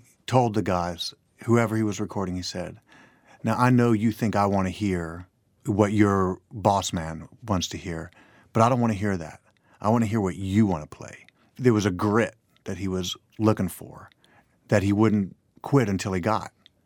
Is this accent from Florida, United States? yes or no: no; Memphis, Tennessee, United States; I grew up in Memphis